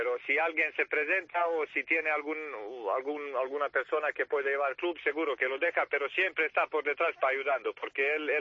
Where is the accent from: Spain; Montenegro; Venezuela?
Montenegro; Sí, señor. Yo soy de Montenegro, sí, señor.